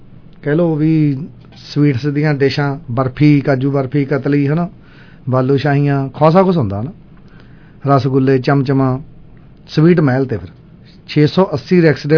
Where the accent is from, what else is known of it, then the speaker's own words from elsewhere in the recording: Punjab, India; ਕਿਉਂਕਿ ਅਸੀਂ ਚੋਰ ਵੀ ਬਣ ਜਾਂਦੇ ਹਾਂ, ਹੈਗੇ ਅਸੀਂ ਪੰਜਾਬੀ ਹਾਂ